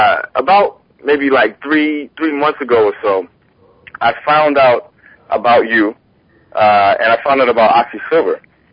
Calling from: Atlanta, Georgia, United States; I'm calling from Atlanta, Georgia.

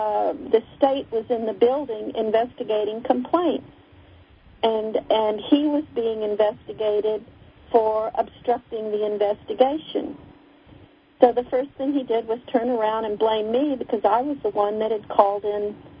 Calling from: Houston, Texas, United States

